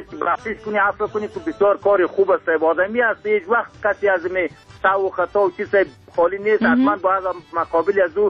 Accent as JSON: {"language": "Persian", "country": "Afghanistan", "said": "ما از افغانستان هستیم"}